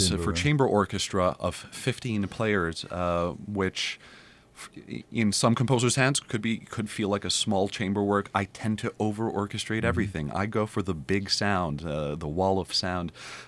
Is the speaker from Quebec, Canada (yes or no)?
yes; Montreal, Quebec, Canada; now in New York City, United States; I am from Montreal. I am now based in New York City.